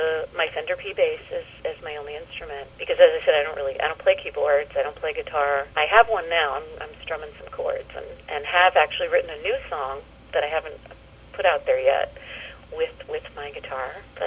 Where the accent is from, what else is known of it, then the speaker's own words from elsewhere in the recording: Boston, Massachusetts, United States; now in California, United States; I'm from Boston.